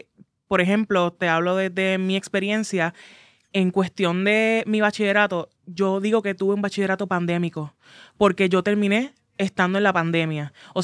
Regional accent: Aguada, Puerto Rico; cuando vengo de Aguada, San Juan, yo dije, ¿qué conexiones yo tengo? Ninguna.

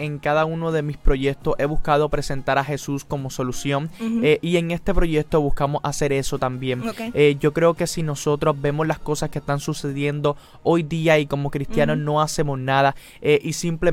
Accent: Puerto Rico; nosotros como puertorriqueños

